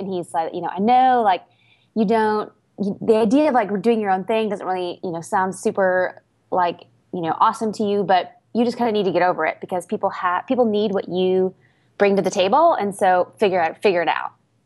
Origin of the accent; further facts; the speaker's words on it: Minnesota, United States; moved away as an adult; now in Nashville, United States; I was born and raised up in Minnesota. I went to school in Wisconsin. Made a drastic move to Nashville.